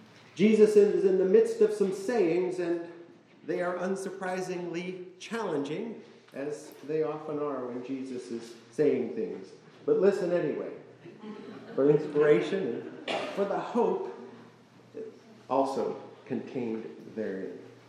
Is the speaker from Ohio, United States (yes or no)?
no; Iowa, United States; The house where I grew up in Iowa had a seedling apple tree.